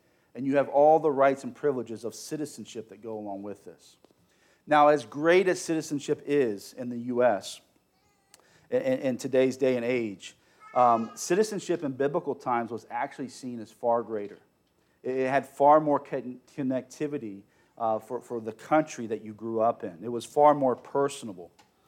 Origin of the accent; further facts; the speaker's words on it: United States; Growing up in America, we kind of have a disadvantage on our citizenship.